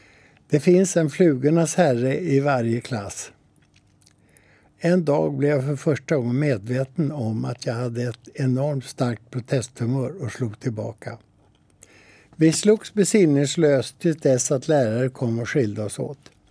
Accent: Lidingö, Stockholm County, Sweden; born there; Jag föddes på Lidingö, där det första jag kom ihåg är en eldsvåda i grannhuset

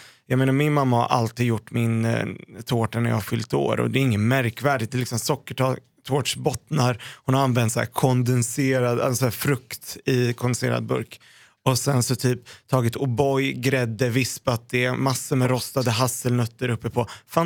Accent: Sweden; Ibland, skulle jag säga så här, jag är svensk.

